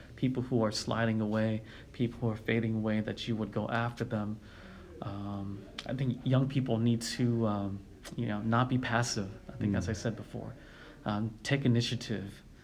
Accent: United States; And I was born here and raised here, and I grew up in Hmong churches

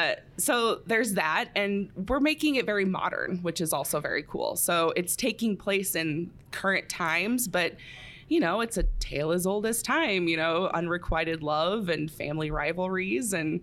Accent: South Dakota, United States; And then, yeah, found my way back here in Sioux Falls. I'm from South Dakota. And yeah, I've been back for about 6 years now

